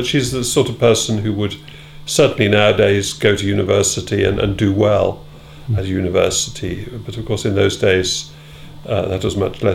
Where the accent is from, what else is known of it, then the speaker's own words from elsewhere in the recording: Birmingham, West Midlands, United Kingdom; born there; So I was born in Birmingham, second of four children, in a semi-detached house in the North Birmingham suburb of Erdington.